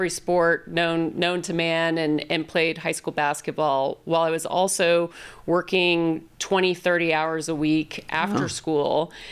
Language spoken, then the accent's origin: English; Houston, Texas, United States; I grew up in Houston.